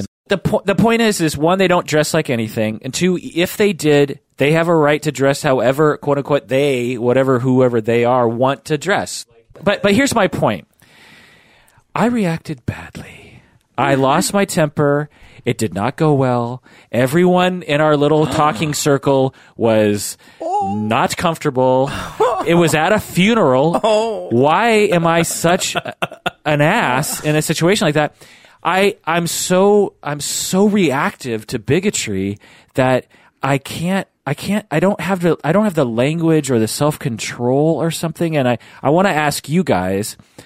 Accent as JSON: {"language": "English", "town": "Issaquah", "region": "Washington", "country": "United States", "tie": "born or raised there", "said": "It's at my old church that I grew up in Issaquah."}